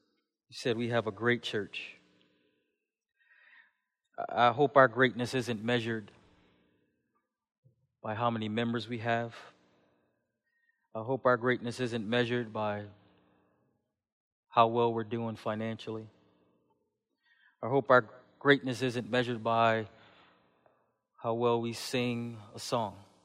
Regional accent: Buffalo, New York, United States; Now, I grew up in Buffalo. You know, Buffalo we would consider, you know, ghetto with a capital G. It's the hood.

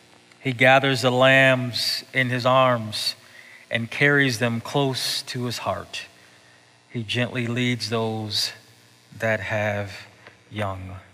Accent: Buffalo, New York, United States; Again, I grew up in Buffalo, so I know snow.

